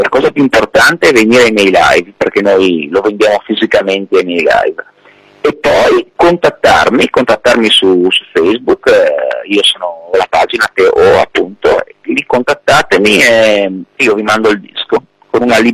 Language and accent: Italian; Friuli-Venezia Giulia, Italy; qua a Udine, e domenica sarò di nuovo al Senza Tempo, che è un altro locale dalle mie parti in Friuli